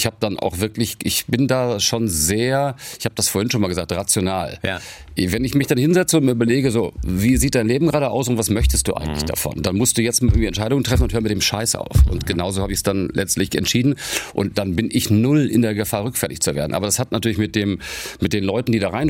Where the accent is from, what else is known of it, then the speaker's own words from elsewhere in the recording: Melle, Lower Saxony, Germany; also born or lived in Celle; in Melle, da bin ich groß geworden, in Celle geboren, aber in Melle aufgewachsen, Niedersachsen.